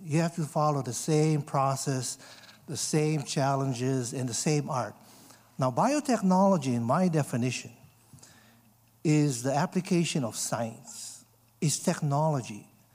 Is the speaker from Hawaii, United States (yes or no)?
yes; Hawaii, United States; also born or lived in Ithaca, New York; Well, you know, I'm from Hawaii, and I spent a lot of my years at Cornell, but I'm back in Hawaii